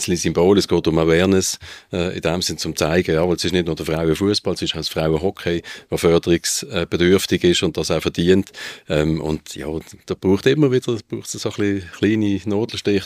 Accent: Basel, Basel-Stadt, Switzerland; Damals ist der FC Basel abgestiegen, dort, wo ich herkomme, oder?

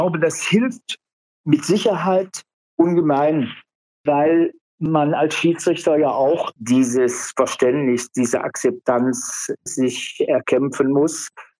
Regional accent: Belgium; Ja, das meine ich.

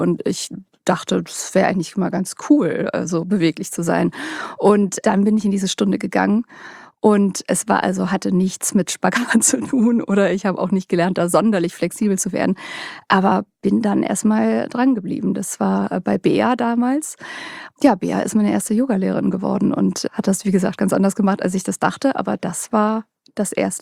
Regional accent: Cologne, North Rhine-Westphalia, Germany; Ich komme aus Köln

